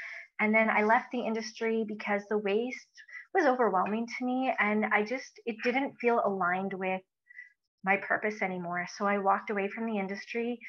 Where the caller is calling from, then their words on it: Edmonton, Alberta, Canada; I'm calling in from Edmonton, Alberta.